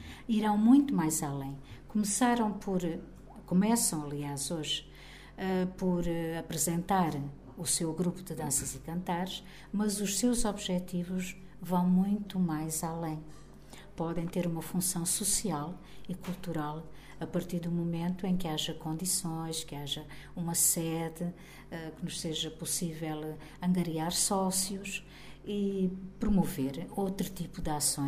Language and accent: Portuguese; Santa Eulália, Portugal; vim a Santa Eulália, vim à minha terra a divulgar esse livro, e por cá ficaram